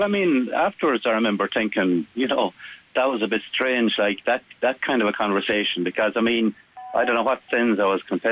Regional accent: Connacht, Ireland; Yeah. Well, I grew up in North Roscommon, just on the Mayo border

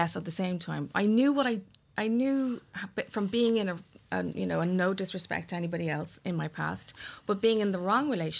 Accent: Dublin, Leinster, Ireland; So what happened was I grew up in Castleknock.

